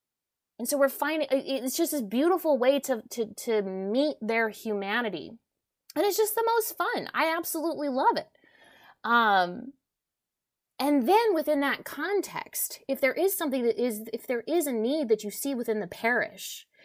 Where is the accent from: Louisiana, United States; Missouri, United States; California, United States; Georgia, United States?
Louisiana, United States; Like I'm Cajun French, he's French.